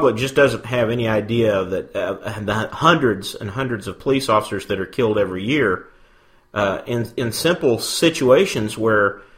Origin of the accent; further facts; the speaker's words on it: St. Louis, Missouri, United States; I'm from the St. Louis area myself, among a few other places.